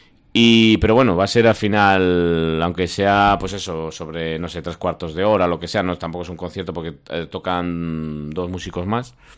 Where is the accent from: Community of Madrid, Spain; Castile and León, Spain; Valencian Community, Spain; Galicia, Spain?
Castile and León, Spain; Astorga; tengo la próxima semana en Astorga, de donde soy yo